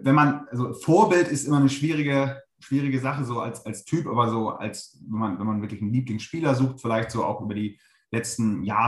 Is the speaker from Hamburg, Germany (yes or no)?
yes; Hamburg, Germany; Ich komme aus Hamburg